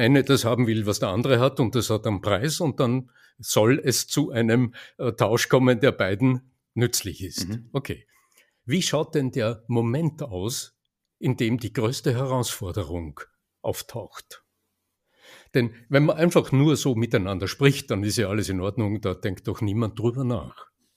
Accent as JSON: {"language": "German", "country": "Austria", "accent": "Austrian", "said": "bei mir ist es so ein österreichisches Melos in der Stimme, also dieses, was mich eindeutig als Ösi identifiziert."}